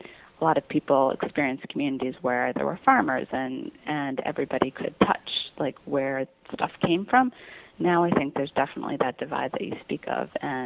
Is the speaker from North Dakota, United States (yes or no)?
yes; North Dakota, United States; They really can't believe I'm from North Dakota.